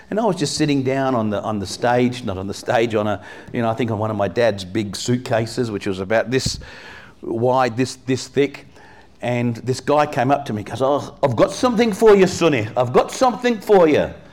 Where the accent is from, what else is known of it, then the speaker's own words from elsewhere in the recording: England, United Kingdom; now in Perth, Australia; We left England. I'm from England originally. I'm Anglo-Indian, born in England. And we left the great Southampton.